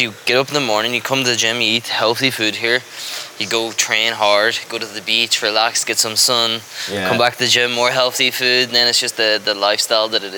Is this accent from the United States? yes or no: no; Strabane, Northern Ireland, United Kingdom; Yeah. So that's where I started, and where I come from in Strabane. So I did that's like my hometown where I started.